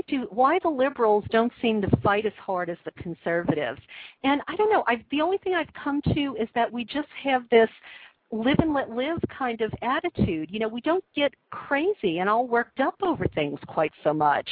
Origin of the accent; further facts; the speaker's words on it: the South, United States; moved away; I mean, I grew up in the South. I mean, fortunately, I got out and I moved to California and my whole world opened up.